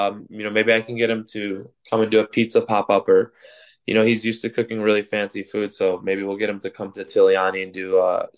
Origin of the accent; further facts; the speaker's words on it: Farmington Hills, Michigan, United States; also born or lived in Livonia; I never grew up in Dearborn, and I grew up in Farmington Hills in Livonia.